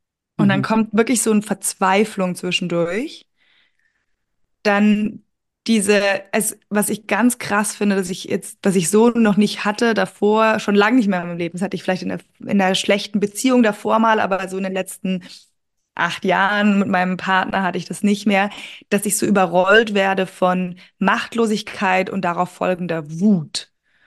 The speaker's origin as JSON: {"language": "German", "town": "Munich", "region": "Bavaria", "country": "Germany", "said": "ich wohne ja in München und es gibt Momente, ich liebe diese Stadt, das ist meine Heimat"}